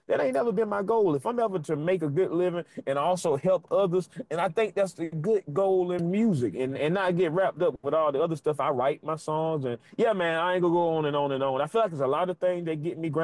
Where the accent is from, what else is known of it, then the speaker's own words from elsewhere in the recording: Georgia, United States; But at the end of the day, I am from West Georgia, and the blues I am presenting is West Georgia blues.